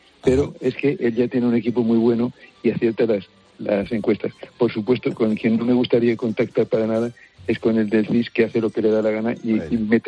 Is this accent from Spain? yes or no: yes; Madrid, Community of Madrid, Spain; Y soy madrileño de toda la vida, ahora malagueño de afición.